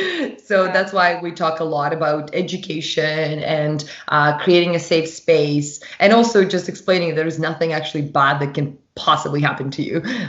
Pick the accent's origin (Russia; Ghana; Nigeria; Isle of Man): Russia; now in Vancouver, Canada; the way I was raised in Russia and the way I was raised, cannabis was drugs. It was just like a big no-no for me. And I moved to Vancouver